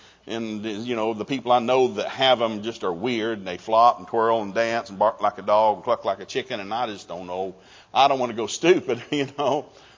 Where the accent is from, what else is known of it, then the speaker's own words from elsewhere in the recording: the South, United States; We grew up in the South and grew up on bluegrass music.